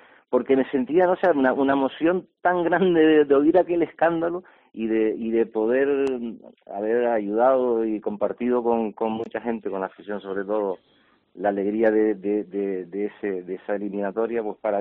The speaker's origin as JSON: {"language": "Spanish", "region": "Canary Islands", "country": "Spain", "said": "yo me quedo con el haber podido participar con el Tenerife, haber llegado al equipo de mi tierra"}